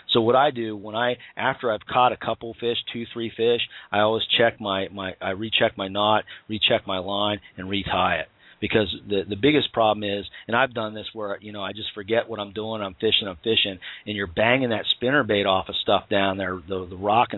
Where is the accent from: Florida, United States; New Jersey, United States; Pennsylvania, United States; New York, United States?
Pennsylvania, United States; I grew up in Pennsylvania, so I've caught about every possible fish there is to catch in Pennsylvania.